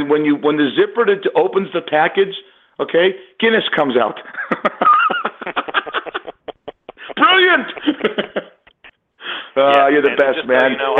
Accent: Los Angeles, California, United States; LAX, there's a Ram logo, says home of the Los Angeles Rams. That's going to be great for that city, my hometown, that they have a football team.

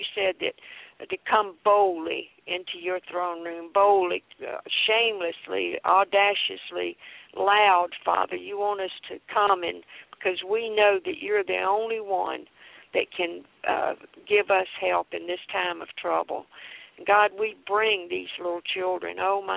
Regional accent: Florence, South Carolina, United States; Yeah, from Florence. I grew up in Florence, South Carolina.

